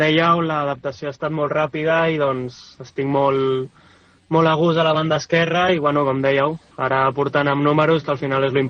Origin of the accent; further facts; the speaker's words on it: Sant Cugat del Vallès, Catalonia, Spain; jo soc de Sant Cugat, com he comentat